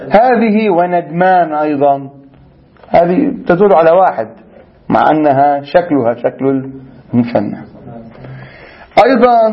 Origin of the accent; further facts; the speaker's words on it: South Lebanon, Lebanon; لغتنا في لبنان خاصة في عاملة لغة الإمالة، إمالة إلى الكسر، دائما نحن نجر.